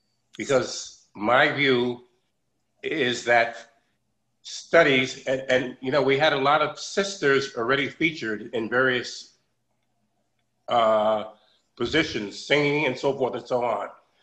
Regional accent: New Haven, Connecticut, United States; moved away as an adult; Well, I lived in New Haven, Connecticut until I moved to New York in 1961. I went to school there.

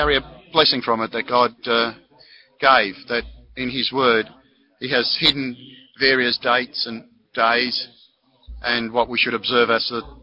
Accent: Czestochowa, Silesian Voivodeship, Poland; from Częstochowa in Poland. I live in Poland.

